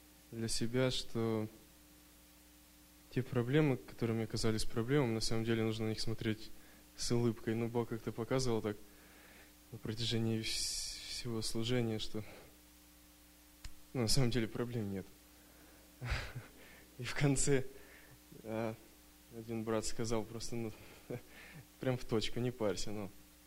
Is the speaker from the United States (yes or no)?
yes; Philadelphia, Pennsylvania, United States; Я из Филадельфии, Пенсильвания.